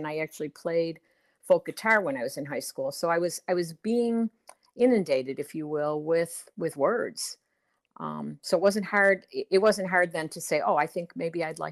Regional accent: Chicago, Illinois, United States; I grew up in Chicago, and I knew about her even when I was in high school. I'm 69 years old

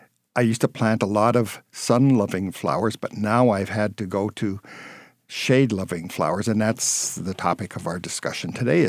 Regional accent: North Dakota, United States; now in Bismarck, United States; I'm originally from North Dakota, so when I told my family I was moving to Bismarck, they said, oh, good, you're moving back to North Dakota. And I said, no, this is Bismarck, Illinois.

